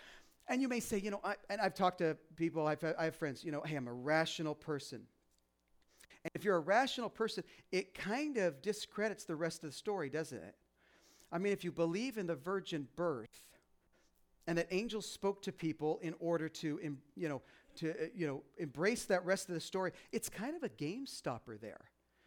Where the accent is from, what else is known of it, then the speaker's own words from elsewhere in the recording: United States; I mean, after all, I'm an American.